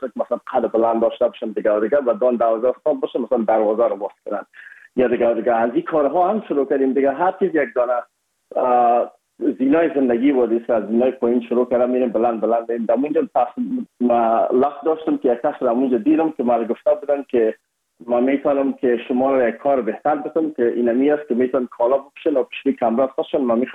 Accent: Afghanistan; بخصوص ما از افغانستان هستیم یکم یک لهجه ما فرق داشت.

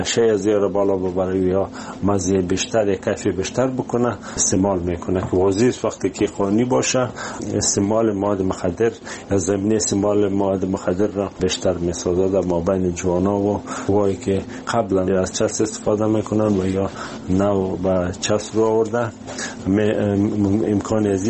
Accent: Afghanistan; ما از افغانستان اومدیم

